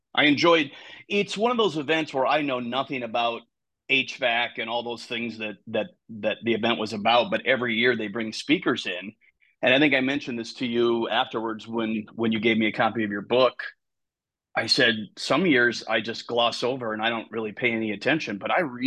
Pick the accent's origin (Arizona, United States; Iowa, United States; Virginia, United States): Iowa, United States; Dubuque; now in Bettendorf, United States; I grew up in Dubuque, Iowa, up about an hour and a half away up the Mississippi River. Have lived in Iowa my whole life.